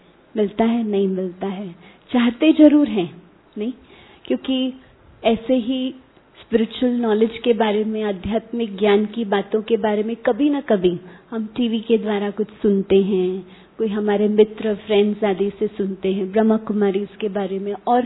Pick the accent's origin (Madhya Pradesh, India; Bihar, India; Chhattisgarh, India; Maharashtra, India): Maharashtra, India; Mumbai; विशेष करके मैं बॉम्बे से हूँ तो वहाँ के वायुमंडल को देखती हूँ